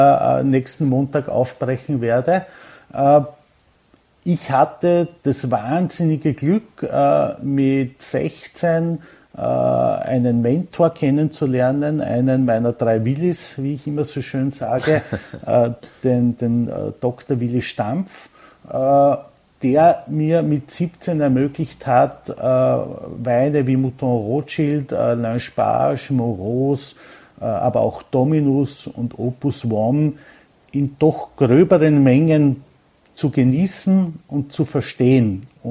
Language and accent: German; Burgenland, Austria; als Burgenländer bin ich damals bei meinen Praktikas im Service in Kontakt mit den Süßweinen von Kracher gekommen